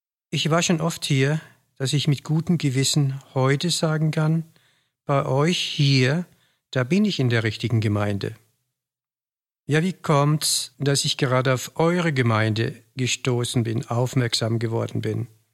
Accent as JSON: {"language": "German", "town": "Theres", "region": "Bavaria", "country": "Germany", "said": "ich komme aus Theres. Ich bin Rentner"}